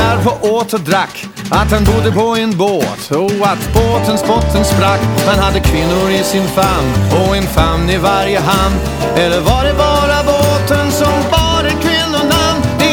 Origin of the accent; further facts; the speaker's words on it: Denmark; för jag är dansk